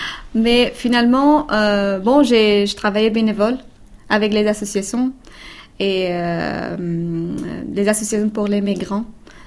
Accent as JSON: {"language": "French", "country": "Afghanistan", "second_language": "French", "moved": "as an adult", "lives_now": "France", "said": "j'ai 29 ans. Je viens d'Afghanistan et depuis presque 3 ans, je suis en France."}